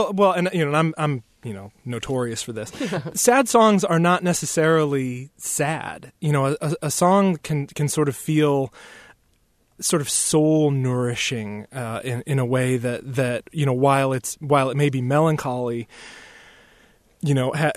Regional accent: Wisconsin, United States; growing up in Wisconsin, Wisconsin Public Radio has just been a huge boon to my existence and the existence of my dear mother in Iola, Wisconsin.

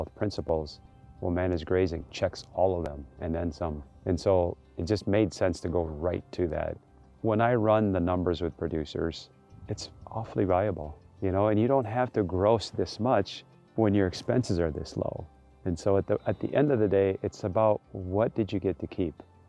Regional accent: Madagascar; now in United States; Growing up in Madagascar, we spent time in the woods and in the field all the time. We basically lived outside, and when I came to the U.S.

